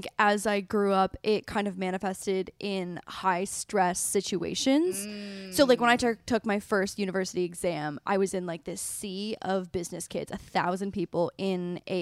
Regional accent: Canada; I'm from Canada.

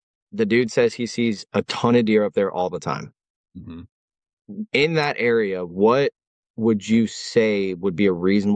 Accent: Illinois, United States; now in Georgia, United States; I mean, because I'm originally from Illinois, right? Like I live in Georgia now, but I came from Illinois

